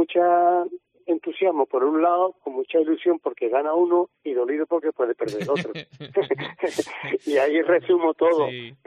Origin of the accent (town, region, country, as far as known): Cádiz, Andalusia, Spain